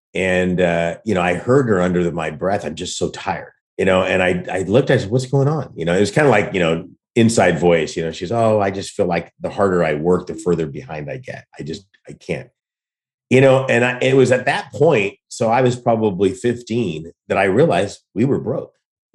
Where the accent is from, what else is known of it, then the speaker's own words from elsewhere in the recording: Santa Barbara, California, United States; I mean, I grew up in Santa Barbara, and that's such a misnomer because it was before it was Santa Barbara.